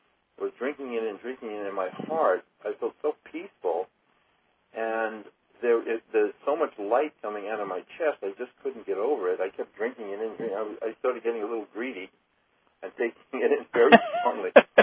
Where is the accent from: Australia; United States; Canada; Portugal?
United States; New York; And, of course, being a New Yorker, I said, well, what do you charge later on?